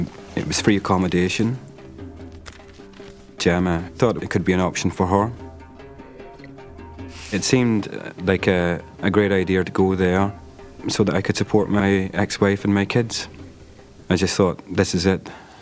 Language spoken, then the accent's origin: English; Ireland; I grew up in Ireland, so, you know, Ireland's quite a strict Catholic country.